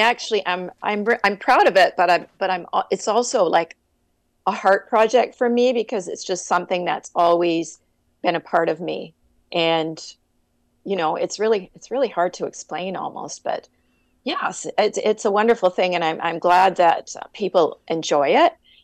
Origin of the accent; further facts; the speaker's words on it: Canada; I'm Canadian, but I know it's a big thing in the States as well.